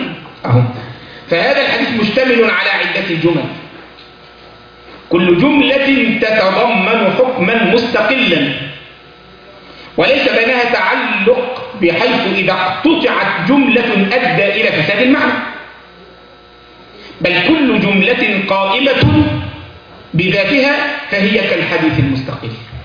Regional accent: Egypt; كان عندنا في مصر

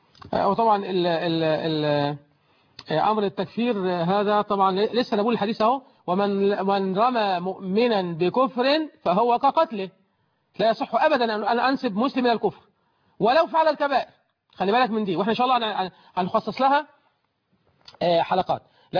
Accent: Egypt; إذا كان الأمر منتشر للحلال زي عندنا في مصر هنا ما بنسألش

